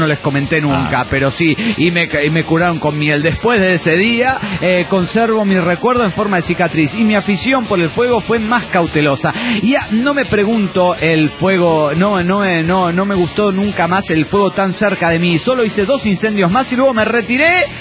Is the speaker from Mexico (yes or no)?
no; La Plata, Buenos Aires Province, Argentina; de La Plata, Argentina.